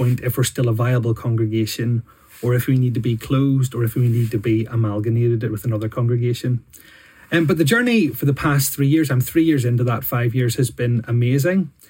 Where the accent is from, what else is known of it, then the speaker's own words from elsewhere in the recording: Bangor, Northern Ireland, United Kingdom; I'm from Bangor originally.